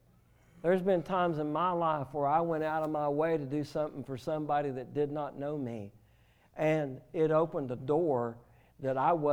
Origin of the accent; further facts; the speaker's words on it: Maryville, Tennessee, United States; Pastor Matthew and I grew up in Knoxville, Tennessee, Maryville, Tennessee.